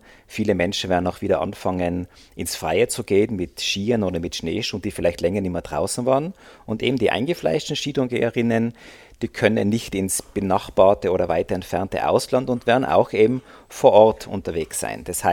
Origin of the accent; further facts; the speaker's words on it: Tyrol, Austria; das ist wie bei uns in Tirol auf der Interlautobahn